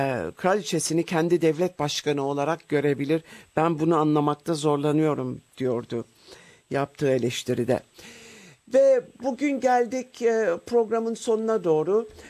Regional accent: Sydney, New South Wales, Australia; Ben bir Sydney'li olarak doğrusu sizin Federation Square, Federation Meydanı'nı çok kıskanıyorum.

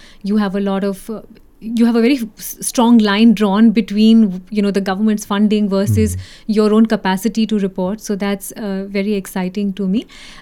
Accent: Kolkata, West Bengal, India; আসলে আমি কলকাতার লোক, কিন্তু কলকাতায় কোনো দিন থাকিনি, কেননা আমার বাবা আমিতে ছিলেন, তো যেমন হয় দু বছর এদিকে দু বছর ওদিকে।

